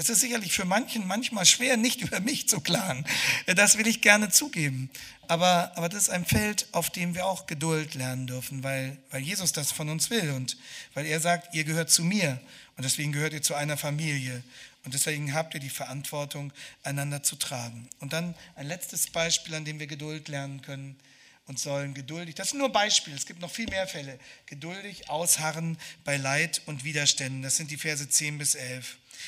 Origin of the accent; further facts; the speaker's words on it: Hanover, Lower Saxony, Germany; ich komme aus Hannover und bin ein Fan von Hannover 96